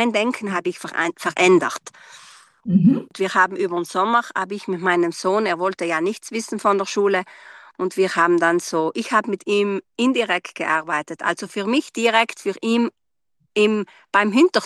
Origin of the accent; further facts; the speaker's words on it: Trentino-Alto Adige, Italy; ich komme aus Südtirol, aus dem Ultental und bin dreifache Mutter